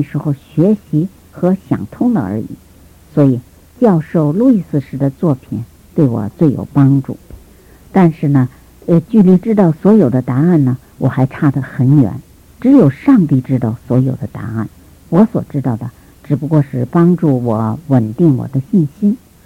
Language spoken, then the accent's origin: Chinese; China; 大多数的人呢，都承认这个道德律的存在，特别是我们中国人。